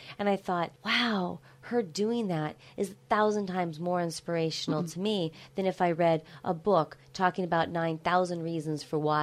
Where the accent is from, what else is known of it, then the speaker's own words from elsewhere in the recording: California, United States; I'm from California.